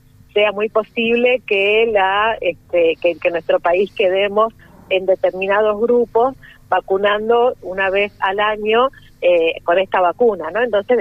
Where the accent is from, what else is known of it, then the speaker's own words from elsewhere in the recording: Argentina; nos tiene que llenar de orgullo como argentinos y argentinas.